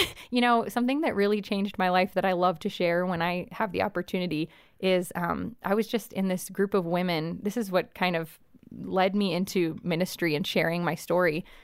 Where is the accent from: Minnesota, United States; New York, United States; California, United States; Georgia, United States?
California, United States; Hollywood; I grew up in Hollywood, exposed to all these things.